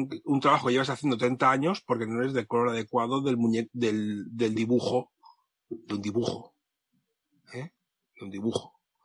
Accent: Spain; Como español, invadido por los griegos, por los romanos, por los visigodos y por toda esta chusma, es mi cultura

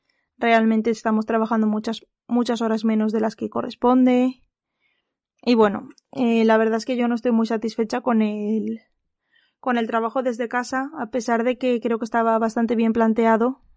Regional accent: Valencia, Valencian Community, Spain; yo soy de Valencia y más o menos la situación podríamos equipararla a la situación de la Comunidad Valenciana

